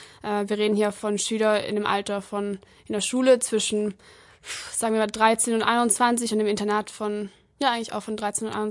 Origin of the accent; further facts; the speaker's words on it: Germany; Ich komme ja eigentlich aus Deutschland und wir haben ja auch eine große Trinkkultur